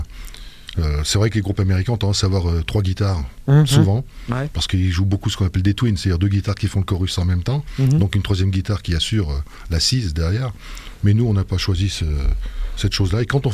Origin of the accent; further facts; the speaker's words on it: Mâcon, Bourgogne-Franche-Comté, France; moi, je viens de Macon, mais bon.